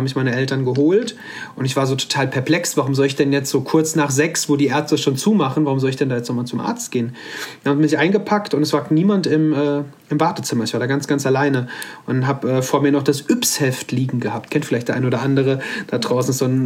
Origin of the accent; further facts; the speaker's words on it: Hesse, Germany; Ich bin mittlerweile 33 Jahre alt. Ich komme aus dem Kreis Offenbach am Main, in der Nähe von Frankfurt am Main.